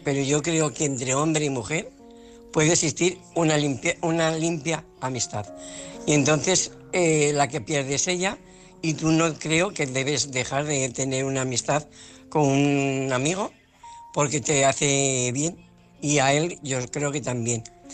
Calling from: Alcorcón, Community of Madrid, Spain; de Alcorcón.

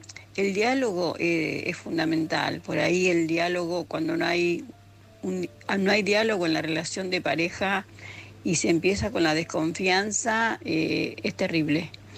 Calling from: Palma, Balearic Islands, Spain; de Palma de Mallorca.

